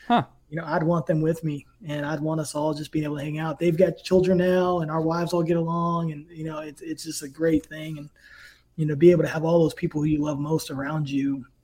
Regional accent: New Kent, Virginia, United States; Cause you know, I came from New Kent, Virginia, man, where like there was no basketball players coming out of there

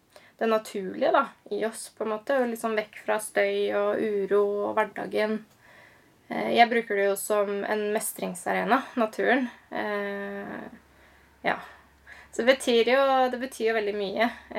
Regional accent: Skien, Vestfold og Telemark, Norway; now in Hallingdal, Norway; Jeg egentlig fra Skien.

